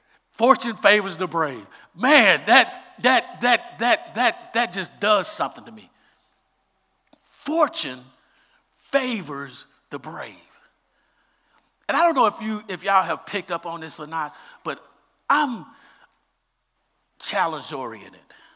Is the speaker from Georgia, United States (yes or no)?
no; Dallas, Texas, United States; You talk about uncomfortable? I'm from Oak Cliff. How did I end up here?